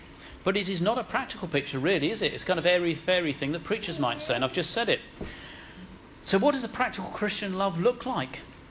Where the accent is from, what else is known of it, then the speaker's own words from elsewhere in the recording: United Kingdom; I know we're British. I know we like our 18 inches distance.